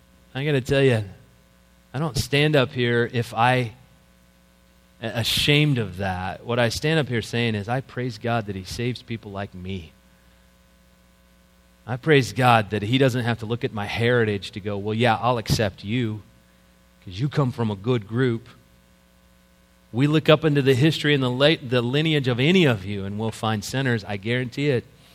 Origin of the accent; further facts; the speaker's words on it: Deep South, United States; I know, as I was raised in the Deep South, that my grandparents on both sides were racist.